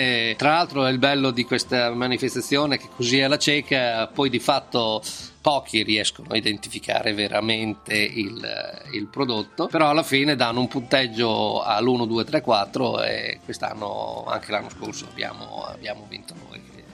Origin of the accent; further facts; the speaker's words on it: Boncellino, Emilia-Romagna, Italy; e lì dopo è nato il mio paesino Boncellino